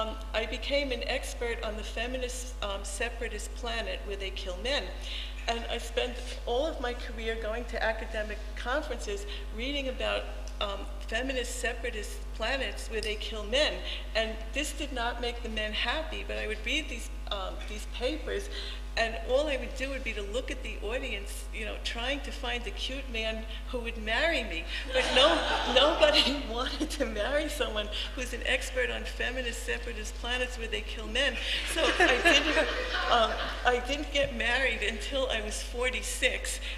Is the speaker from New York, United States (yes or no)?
yes; Queens, New York, United States; And you know, I'm from Queens, and I'm not very at home with cows and mountains.